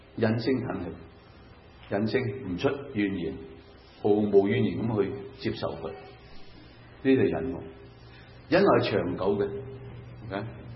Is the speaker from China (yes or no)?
yes; China; 我哋都係中國人講係嘛？